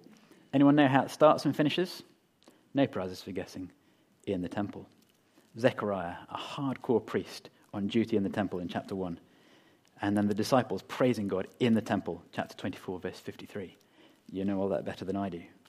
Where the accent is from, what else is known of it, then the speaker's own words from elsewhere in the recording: Manchester, North West England, United Kingdom; I might not sound like I'm from Manchester, but I sort of am.